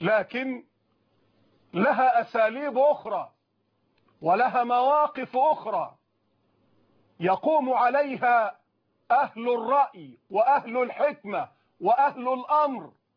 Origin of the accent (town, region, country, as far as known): Egypt